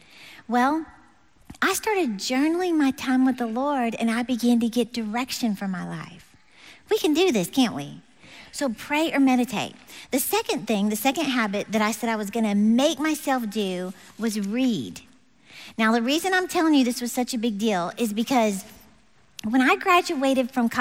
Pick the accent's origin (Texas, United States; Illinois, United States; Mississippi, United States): Texas, United States; I'm from Texas.